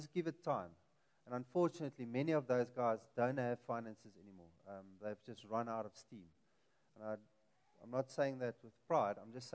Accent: Wellington, Western Cape, South Africa; I'm originally from the Boland, Wellington, and my wife from Malmesbury.

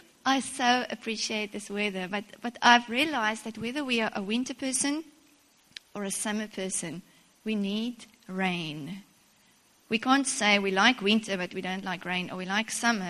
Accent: Cape Town, Western Cape, South Africa; now in East London, South Africa; when we lived in Cape Town, we moved from Cape Town about 5 years ago to East London. And I was, for my whole life, I was used to a winter rainfall season

